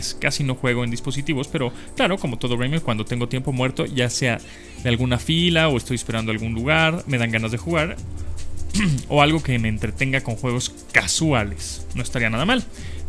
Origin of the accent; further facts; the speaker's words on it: San Miguel de Allende, Guanajuato, Mexico; soy de San Miguel de Allende y solo quería saludarlos